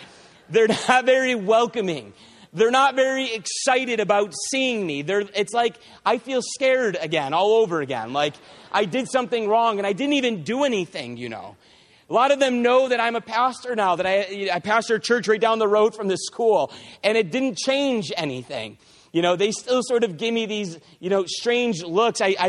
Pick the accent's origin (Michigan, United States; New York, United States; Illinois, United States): New York, United States; Spencerport; I was born in Spencerport. And I went to church in Spencerport. And I went to high school in Spencerport. And I graduated from Spencerport. And I married a girl from Spencerport. And I bought a house in Spencerport.